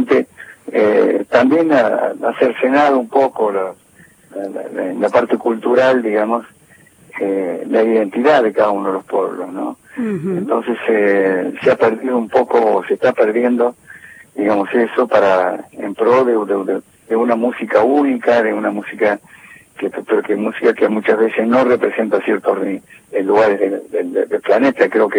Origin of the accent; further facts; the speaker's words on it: Córdoba, Argentina; Yo lo tengo incorporado desde niño, yo soy del noroeste de Córdoba, y yo he crecido escuchando esa música